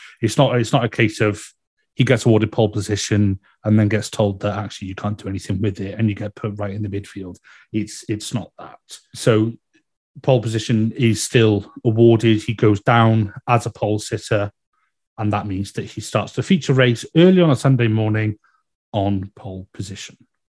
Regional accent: United Kingdom; Now, being a Brit, we use miles per hour

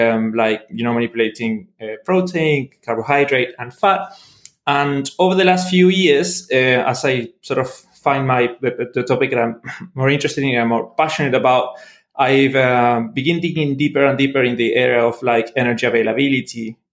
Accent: Argentina; So I'm originally from Argentina, trained as a biologist with a minor in zoology.

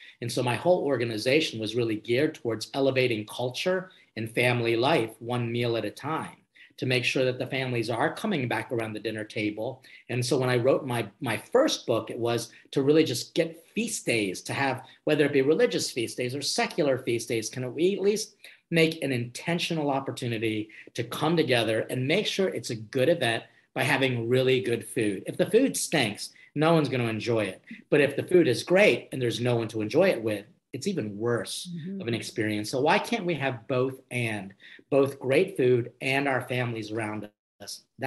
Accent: Philippines; Being Filipino, I think hospitality is what we do.

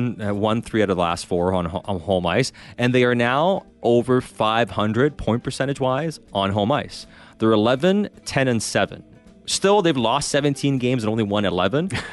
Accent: Canada; Like, we're Canadian.

